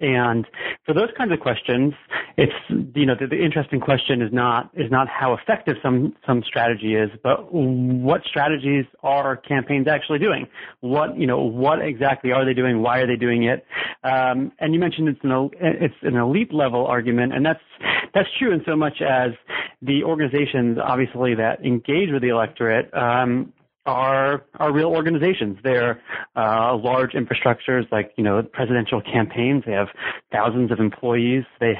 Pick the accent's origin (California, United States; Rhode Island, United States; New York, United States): Rhode Island, United States; Providence; I'm from Providence, Rhode Island, so I haven't ventured too far out of New England.